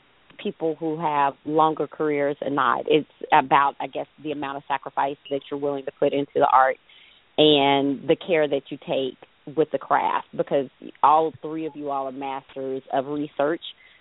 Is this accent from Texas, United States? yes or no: no; Mississippi, United States; you know, I'm from Mississippi.